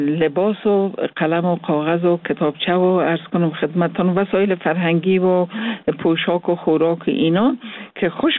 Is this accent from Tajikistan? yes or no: no; Afghanistan; ما صادقانه افغان هستیم